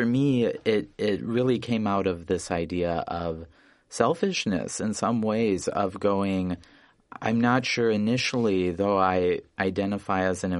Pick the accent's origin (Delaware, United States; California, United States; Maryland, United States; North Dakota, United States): North Dakota, United States; I'm originally from Western North Dakota, and I've spent much time now living and writing in the Bakken oil boom